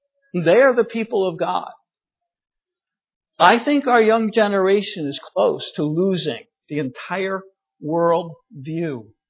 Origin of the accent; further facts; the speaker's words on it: New York, United States; I'm from New York, but I really have a distaste for all three New York football teams.